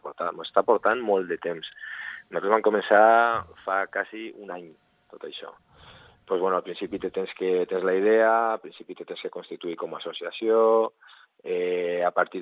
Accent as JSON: {"language": "Catalan", "town": "Vinaròs", "region": "Valencian Community", "country": "Spain", "said": "la majoria som de Vinaròs"}